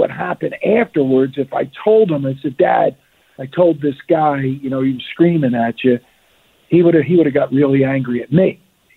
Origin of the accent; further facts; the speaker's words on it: Pennsylvania, United States; I was fortunate being from Delaware County, and I took up refereeing